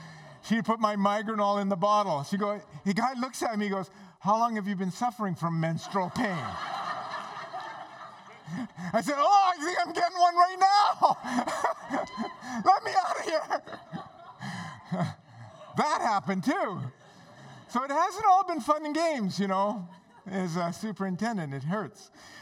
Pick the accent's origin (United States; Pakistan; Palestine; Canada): Pakistan; born there; I'm a British citizen. I'm a Canadian citizen and Pakistani born. So I got actually three passports.